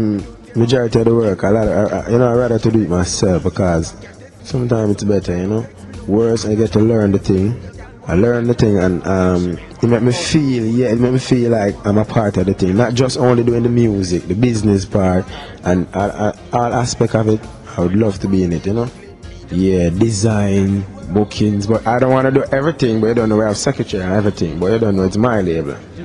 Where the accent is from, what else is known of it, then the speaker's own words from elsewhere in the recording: Saint Mary, Jamaica; Oh, growing up in St. Mary, no.